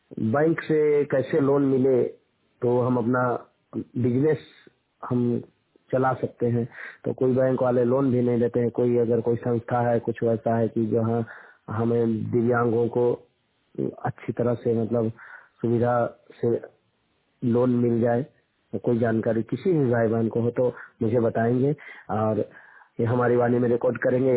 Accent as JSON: {"language": "Hindi", "town": "Basia", "region": "Jharkhand", "country": "India", "tie": "born or raised there", "said": "मैं जिला गुमला बसिया झारखंड का रहने वाला हूं।"}